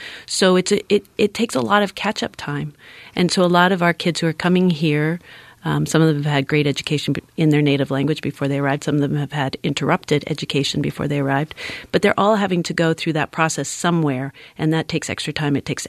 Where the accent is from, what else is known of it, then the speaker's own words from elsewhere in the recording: Canada; I grew up in Canada, where bilingualism is really promoted.